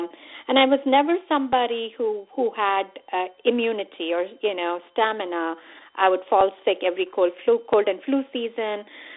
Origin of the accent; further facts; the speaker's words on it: India; even though I come from India and my mother and grandmother would practice.